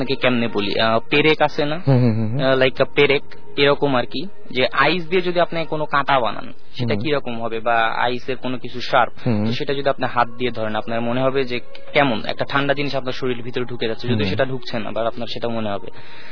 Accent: Bogura, Rajshahi Division, Bangladesh; now in Dhaka, Bangladesh; আমার দেশের বাড়ি বগুড়াতে, বগুড়াতে ধুনট থানায়। তো আমার আব্বু যখন মারা যায় 95 এ, দেন আমরা চলে আসি গ্রামের বাড়ি ছেড়ে, আমরা চলে আসি বগুড়াতে

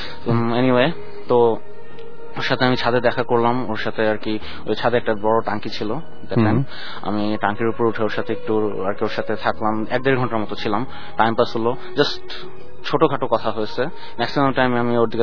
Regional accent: Wari, Dhaka Division, Bangladesh; আমি ওয়ারি থেকে।

